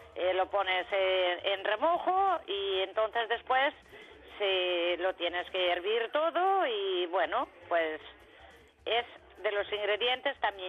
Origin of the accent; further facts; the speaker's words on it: Galicia, Spain; Soy gallega y, bueno, pues tenemos un tiempo ahora estupendo para comer un buen cocidito gallego.